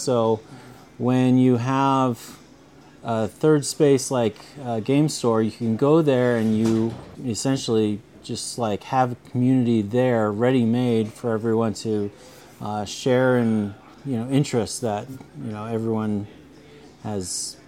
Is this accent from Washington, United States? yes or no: yes; Washington, United States; Yeah, I am originally from Western Washington, and my dad was in the military, and so we moved around a whole lot